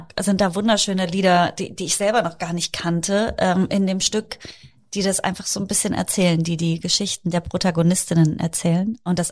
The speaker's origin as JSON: {"language": "German", "town": "Halberstadt", "region": "Saxony-Anhalt", "country": "Germany", "tie": "born or raised there", "said": "Dann spiele ich in meiner Heimatstadt, in Halberstadt, was ja einfach auch die Kleinstadt … Hauptzentrale ist, ne? Also wäre ich nicht da geboren"}